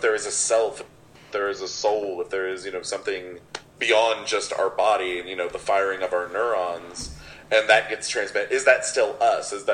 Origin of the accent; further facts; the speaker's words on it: Texas, United States; it's like I grew up in Texas, which is a mythology all unto its own.